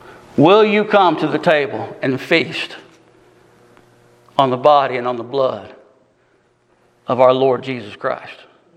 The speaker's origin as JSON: {"language": "English", "region": "Louisiana", "country": "United States", "said": "I'm not from here. I'm from Grant Parish."}